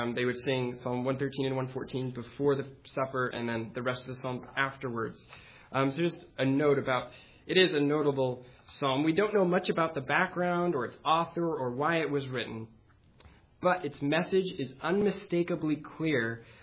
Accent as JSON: {"language": "English", "town": "Canton", "country": "United States", "tie": "born or raised there", "also_born_or_lived": "Romania", "said": "I was adopted from Romania as a baby, and I'm thankful for growing up in a Christian home here down in Canton."}